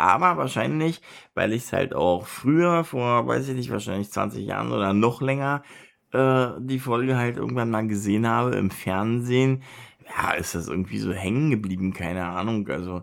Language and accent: German; Berlin, Germany; habe ja da in Berlin gewohnt, ich bin ja Berliner.